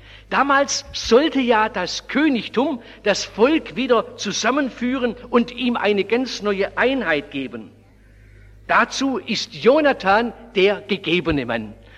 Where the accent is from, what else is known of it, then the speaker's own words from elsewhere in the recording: Oberndorf, Baden-Württemberg, Germany; 1945, in dieser Waffenstadt Oberndorf, wo ich groß geworden bin